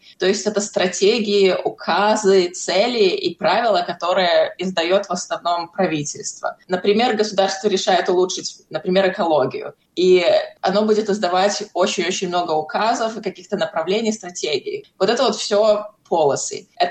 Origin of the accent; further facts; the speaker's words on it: Belarus; изначально я выросла в Беларуси